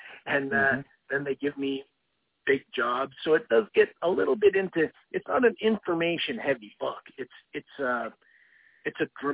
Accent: Canada; Even though I'm a Canadian, this is a very important fight for me.

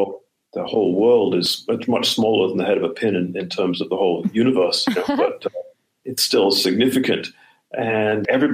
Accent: Boston, Massachusetts, United States; From Boston.

